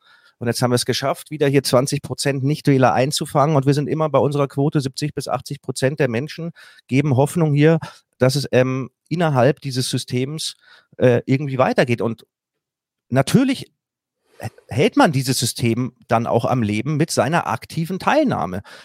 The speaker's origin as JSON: {"language": "German", "region": "Bavaria", "country": "Germany", "said": "ich komme hier aus Bayern"}